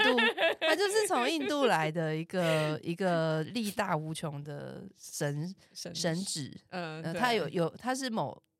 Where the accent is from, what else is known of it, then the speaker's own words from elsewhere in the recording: Taiwan; 一个高加索地区的 DNA， 但我在台湾出生土生土长，